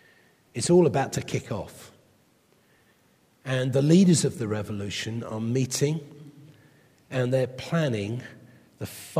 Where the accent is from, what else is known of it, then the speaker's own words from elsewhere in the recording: England, United Kingdom; They looked at me strangely, but I'm English.